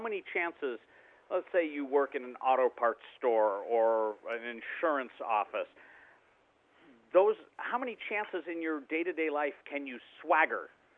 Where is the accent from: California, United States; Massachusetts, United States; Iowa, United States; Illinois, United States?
Illinois, United States; Chicago; See, I'm from Chicago. It's not the most nautical place in the world.